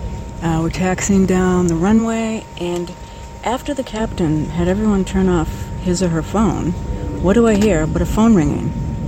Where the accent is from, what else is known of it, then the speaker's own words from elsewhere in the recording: the South, United States; accent: Southern drawl; I guess my southern drawl is not all I thought it was.